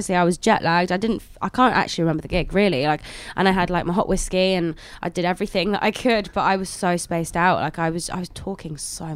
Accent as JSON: {"language": "English", "town": "Glastonbury", "region": "South West England", "country": "United Kingdom", "tie": "born or raised there", "said": "Do you know, the Glastonbury is like my hometown festival, and it just happens to be the biggest festival in the world."}